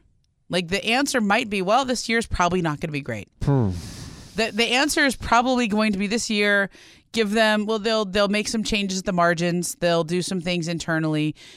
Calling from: Arleta, California, United States

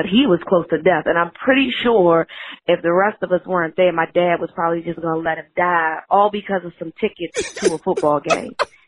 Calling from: Baltimore, Maryland, United States; I'm calling from Baltimore.

